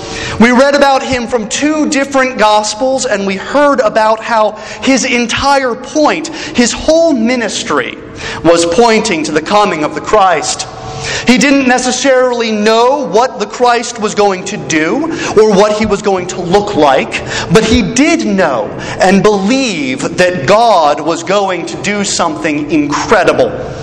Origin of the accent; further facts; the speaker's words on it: Salisbury, Maryland, United States; were driving up to my hometown of Salisbury, Maryland, to watch me do that.